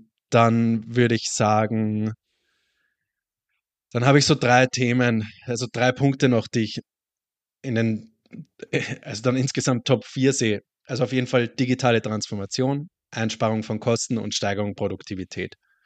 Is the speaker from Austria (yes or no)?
yes; Vienna, Austria; Ja, ich bin Österreicher. Ich bin nicht nur Österreicher, ich bin Wiener.